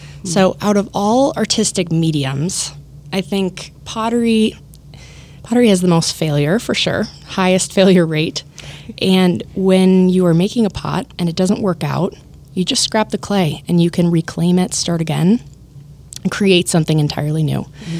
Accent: Andover, Minnesota, United States; now in St. Paul, United States; No, I grew up in Andover.

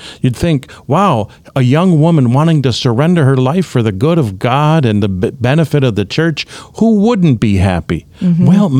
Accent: Cleveland, Ohio, United States; Well, in particular, I grew up in Cleveland, Ohio.

